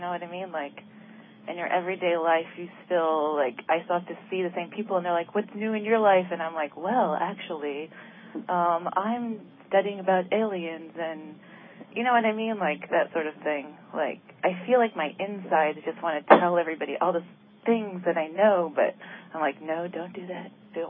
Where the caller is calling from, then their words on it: Vermont, United States; I'm calling from Vermont.